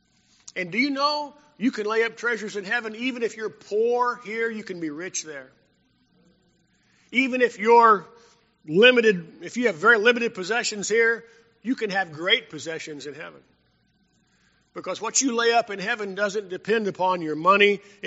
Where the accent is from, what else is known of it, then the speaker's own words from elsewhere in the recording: Carlsbad, New Mexico, United States; I grew up in Carlsbad, New Mexico in the 1960s.